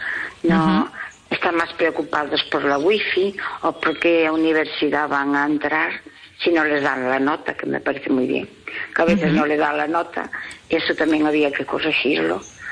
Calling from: Pontevedra, Galicia, Spain; de Pontevedra.

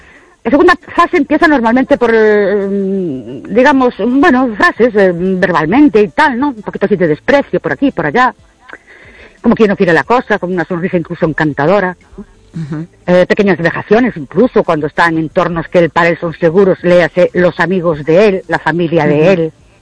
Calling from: Ourense, Galicia, Spain; de Orense.

